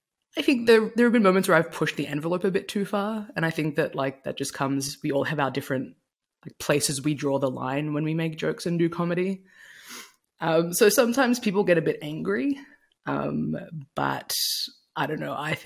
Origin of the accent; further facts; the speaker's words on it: Australia; I'm from Australia